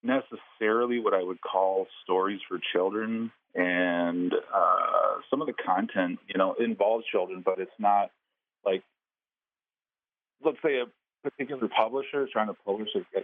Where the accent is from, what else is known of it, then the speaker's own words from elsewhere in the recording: Twin Cities, Minnesota, United States; I grew up in the Twin Cities, kind of removed from some of this cultural you know, language